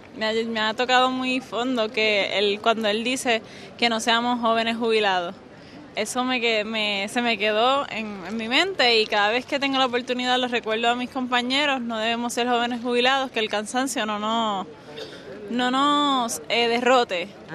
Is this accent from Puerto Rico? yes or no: yes; East, Puerto Rico; somos 19 de Puerto Rico, del área este de Puerto Rico